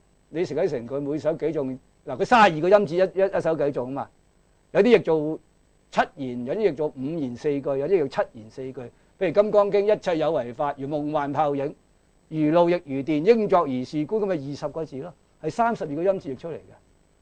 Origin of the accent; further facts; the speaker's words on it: China; 因為我哋中國人由隋唐開始建立落嚟噶啦，講經嘅系統啊